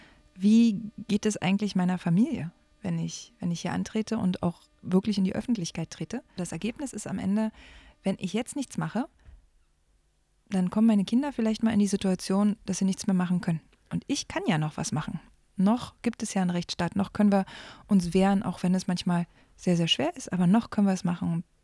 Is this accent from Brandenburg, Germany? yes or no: yes; Cottbus, Brandenburg, Germany; Und hier in meiner Heimat ist es halt ein bisschen schwieriger für die SPD, vor allem momentan. Ich habe mich aber trotzdem für Cottbus entschieden